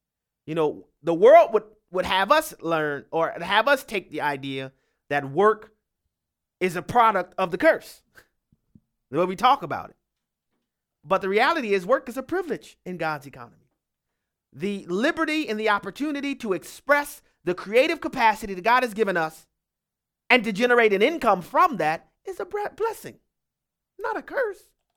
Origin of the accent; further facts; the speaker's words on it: New Orleans, Louisiana, United States; You know, growing up in New Orleans, one of the big things in the school that I went to and in our city is marching bands